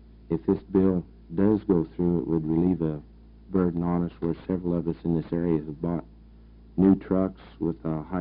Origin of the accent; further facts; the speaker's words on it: Klamath Falls, Oregon, United States; I'm from Klamath Falls.